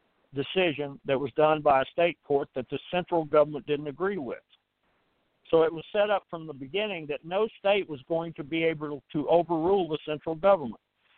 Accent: the South, United States; And I'm a Southerner.

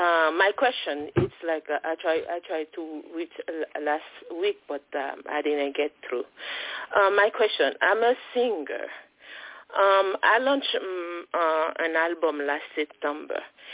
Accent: Haiti; now in Toronto, Canada; I'm from Haiti. I have like one comment. I'm in Toronto, buddy. In Canada.

